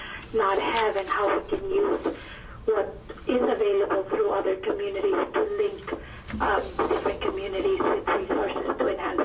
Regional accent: La Grande, Oregon, United States; I'm from La Grande, Oregon, in Union County, District 57

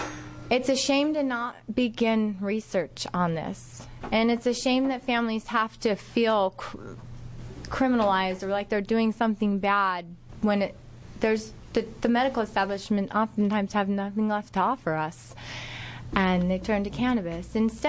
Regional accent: Oregon City, Oregon, United States; I am from Oregon City.

